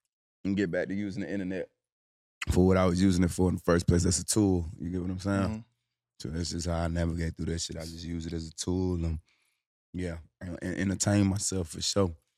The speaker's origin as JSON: {"language": "English", "region": "the South", "country": "United States", "said": "But I'm from the South, so, you know, it's completely different at the same time"}